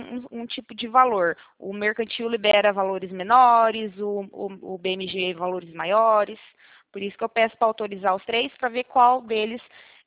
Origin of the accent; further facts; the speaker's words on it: Minas Gerais, Brazil; now in São Paulo, Brazil; Eu, na verdade, eu sou de Minas Gerais. Eu faz pouco tempo que tô morando aqui em São Paulo.